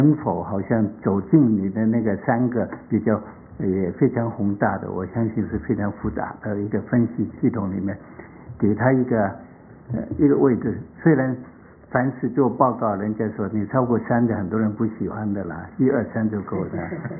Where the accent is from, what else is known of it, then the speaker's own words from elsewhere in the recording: Hong Kong; 对我们都是香港的人，港台的人都很重要的